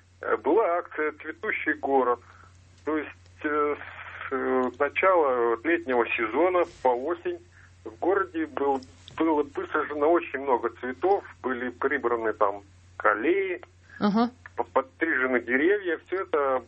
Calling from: Vologda, Vologda Oblast, Russia; Я живу в Вологде.

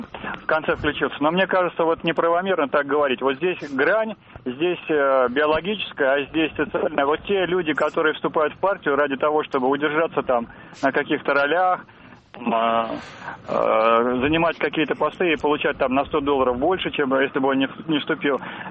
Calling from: Moscow, Russia; я вот из Москвы.

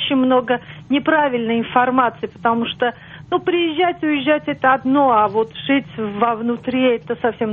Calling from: Zevenbergen, North Brabant, Netherlands; Город, наверное, мало знаком, это рядом с с Роттердамом, маленький город, называется Зейвенбергхен.

